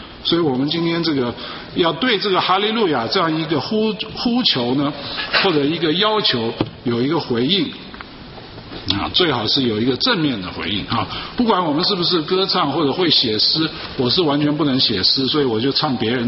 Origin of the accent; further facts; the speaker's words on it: Taiwan; 功课不好就 equal 等于是坏孩子啊，在中国，在台湾那个是这样子的哈